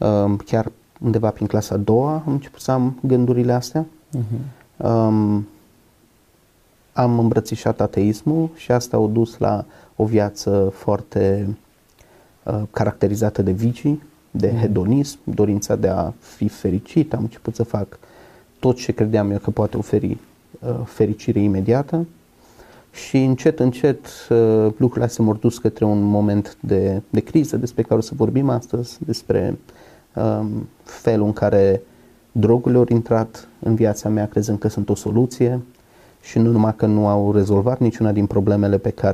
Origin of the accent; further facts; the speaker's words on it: Petroșani, Hunedoara County, Romania; Am 33 de ani, am crescut în Petroșani, într-o familie destul de săracă.